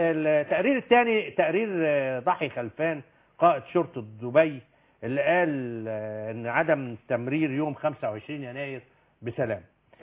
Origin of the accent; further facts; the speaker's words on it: Egypt; أنا مصري ورجل أمن وبحب مصر جدا